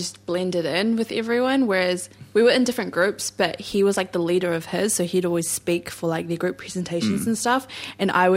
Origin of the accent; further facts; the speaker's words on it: New Zealand; I'm a Kiwi.